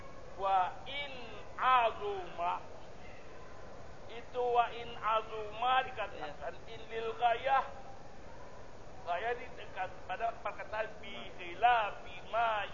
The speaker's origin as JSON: {"language": "Indonesian", "region": "South Kalimantan", "country": "Indonesia", "said": "saya orang Banjar"}